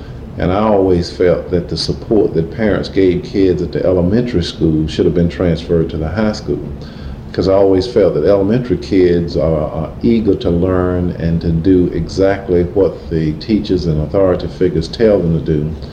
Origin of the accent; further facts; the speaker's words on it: Greensboro, North Carolina, United States; I grew up in Greensboro and wanted to be a teacher from an early age because of the influence of my former teachers